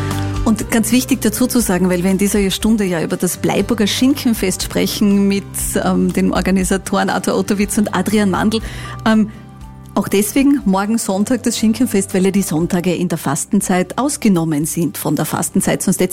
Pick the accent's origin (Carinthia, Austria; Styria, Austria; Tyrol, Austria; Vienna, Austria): Carinthia, Austria; so eine Osterjausentradition, das muss man ja auch sagen, wie bei uns in Kärnten, das gibt es ja sonst nicht.